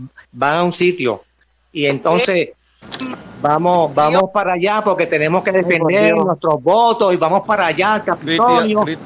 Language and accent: Spanish; Puerto Rico; yo soy ciudadano americano boricua, de Puerto Rico.